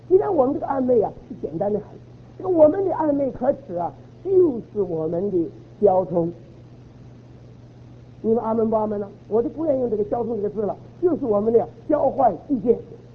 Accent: China; 我们是中国人呢、啊，有中国人一个特点呢

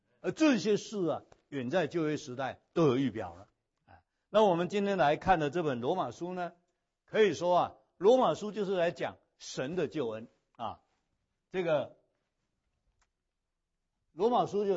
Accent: China; 所以我们中国人懂属灵的事，你不要以为我们中国人不信神

